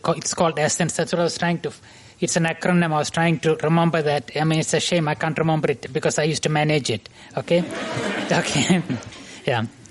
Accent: Ethiopia; moved away; also born or lived in India / Zambia / Zimbabwe; I'm originally from India, as you can see, but I grew up in Africa, starting from Ethiopia, Zambia, Zimbabwe. Okay, then I came here.

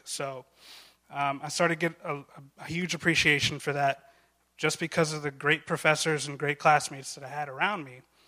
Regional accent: Baltimore, Maryland, United States; born or raised there; also born or lived in Egypt

